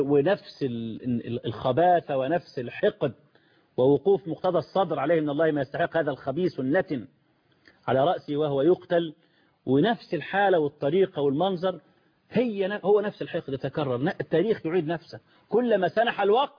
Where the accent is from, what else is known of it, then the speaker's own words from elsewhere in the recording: Egypt; ده عندنا في مصر في معاهدة كامب ديفيد المشؤومة دي ممنوع حد من الجنود يدخل سيناء إلا بعدد معين